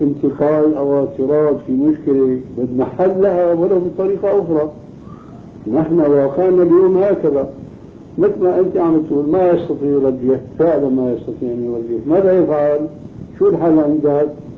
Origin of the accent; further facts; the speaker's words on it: Syria; لكن كما يقول عندنا في الشام الحكي بين بعضنا الآن